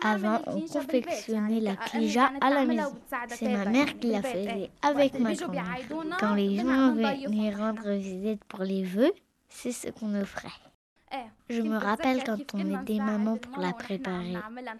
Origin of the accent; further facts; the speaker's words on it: Aleppo, Aleppo Governorate, Syria; chez nous à Alep confectionnent la klija pour les fêtes